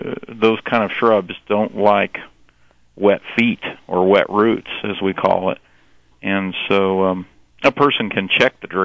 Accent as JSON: {"language": "English", "region": "Indiana", "country": "United States", "said": "of course I'm from Indiana"}